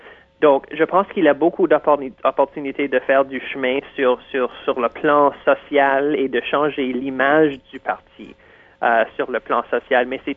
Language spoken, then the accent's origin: French; Toronto, Ontario, Canada; moved away as an adult; now in Quebec, Canada; Je viens du Canada anglais. Moi, je suis né à Toronto, j'ai agrandi à Toronto, mais je vis au Québec depuis 7 ans, puis j'ai fait mon bac à l'Université Laval.